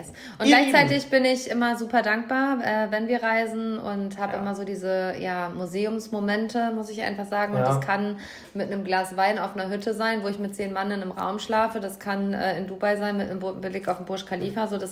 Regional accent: Werne, North Rhine-Westphalia, Germany; Es war einfach das Naturkundemuseum meiner Kindheit in Werne.

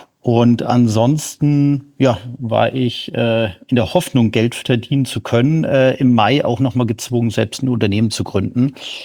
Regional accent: Bavaria, Germany; Hallo Scholle oder Servus, wie wir bei uns in Bayern sagen.

